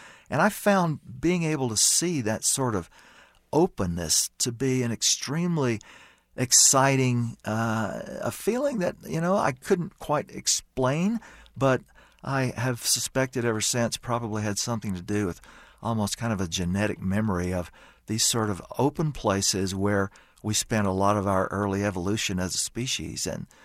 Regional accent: Louisiana, United States; Well, I grew up in Louisiana, which is about as much of a base reversal from the Great Plains as it's possible

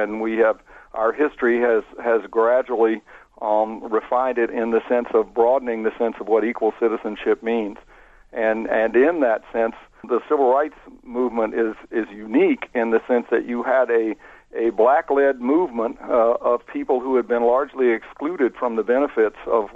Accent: Atlanta, Georgia, United States; my mother's from Birmingham, and I grew up in Atlanta, so I was well aware of the competition between the two cities

